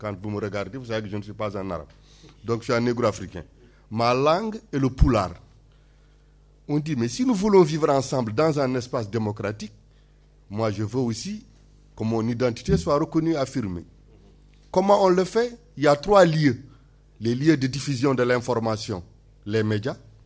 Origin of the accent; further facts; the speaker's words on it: Mauritania; je viens de la Mauritanie.